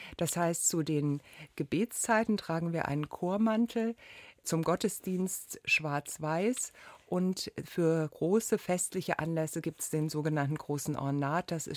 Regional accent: Göttingen, Lower Saxony, Germany; born there; Ich bin ja in Göttingen geboren und dort in der evangelischen Jugendarbeit gewesen.

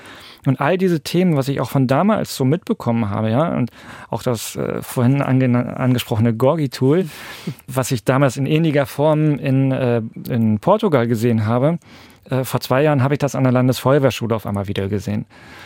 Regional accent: Brandenburg, Germany; Ich komme ja aus Brandenburg. Brandenburg ist ja quasi das, man könnte so sagen, das Waldbrandland.

